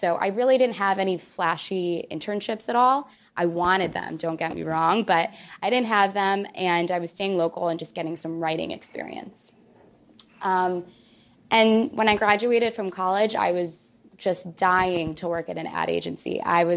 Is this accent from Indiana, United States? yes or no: no; Chicago, Illinois, United States; hail from the north side of Chicago, and I went to school at the University of Wisconsin-Madison. So I'm Midwesterner through and through.